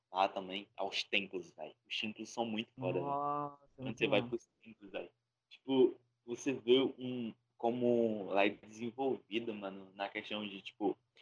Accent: Northeast Region, Brazil; tô ligado que a gente é cabeçudo, que a gente é do Nordeste. Todo nordestino é cabeçudo.

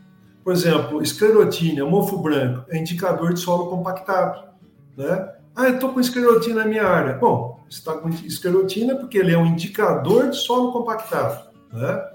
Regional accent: Limeira, São Paulo, Brazil; accent: Limeira; Com todo o meu sotaque, viu meu sotaque de Limeira, do lado de Piracicaba, né? Falei, nós somos o caipira original, né?

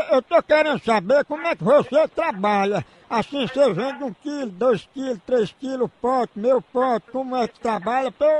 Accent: New York, United States; porque eu fui criado em Nova York, eu cheguei aqui há pouco tempo

